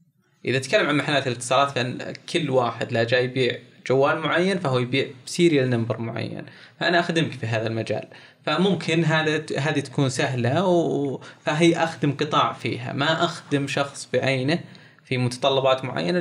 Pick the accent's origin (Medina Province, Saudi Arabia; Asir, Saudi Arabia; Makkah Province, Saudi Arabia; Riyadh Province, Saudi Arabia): Riyadh Province, Saudi Arabia; Riyadh; منتشر عندنا في الرياض في الوقت الحالي